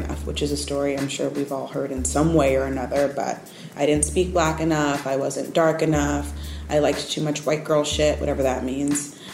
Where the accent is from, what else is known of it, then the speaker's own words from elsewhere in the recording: New York, United States; And I think most of that is because I'm from New York.